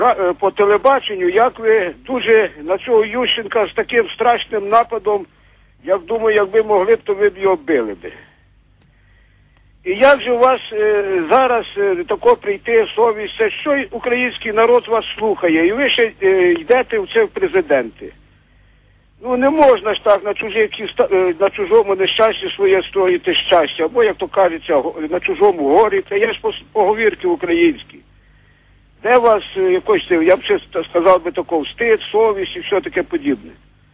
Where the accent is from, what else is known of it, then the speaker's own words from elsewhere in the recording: Khmelnytskyi Oblast, Ukraine; Я з Дорожнянщини, з Хмельницької області